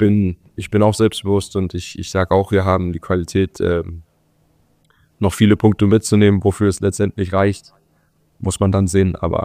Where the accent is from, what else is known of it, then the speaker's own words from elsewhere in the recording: Denmark; ich bin in der deutschen Minderheit in Dänemark aufgewachsen. Das heißt, ich bin zu einer deutschen Schule in Dänemark gegangen, die ersten 9 Jahre. Bin danach dann auf eine dänische Schule gegangen. Aber ich bin zweisprachig aufgewachsen, Deutsch und Dänisch. Meine Eltern sind Deutsche.